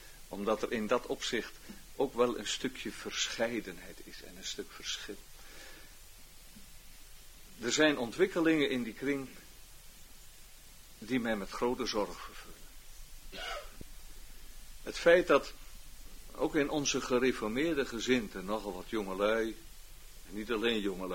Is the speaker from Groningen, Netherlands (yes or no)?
no; Urk, Flevoland, Netherlands; moved away; Ik ben 18 jaar van Urk weg geweest.